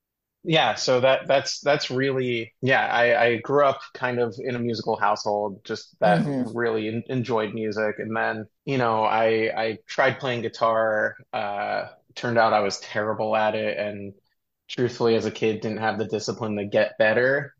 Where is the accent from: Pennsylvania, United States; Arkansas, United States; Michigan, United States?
Pennsylvania, United States; Philadelphia; I grew up in Philadelphia, and there was a really good alt rock station that would just play everything.